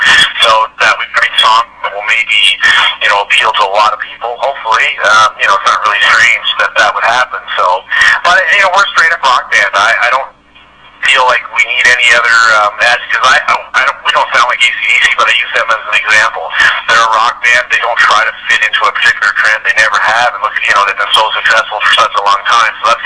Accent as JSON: {"language": "English", "region": "New Brunswick", "country": "Canada", "said": "We're all from Well, from New Brunswick, which is a province right on, you know, like I said, on the East Coast of Canada, pretty small"}